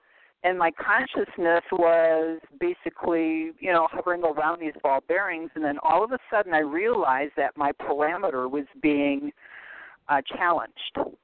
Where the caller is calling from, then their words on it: Arizona, United States; I'm calling from Central Arizona.